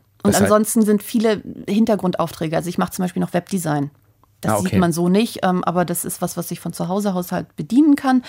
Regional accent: Hamburg, Germany; now in Berlin, Germany; Ich komme ja eigentlich aus Hamburg, wohne in Berlin.

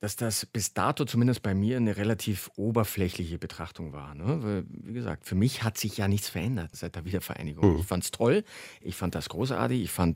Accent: West Germany, Germany; gerade ich als Westdeutscher

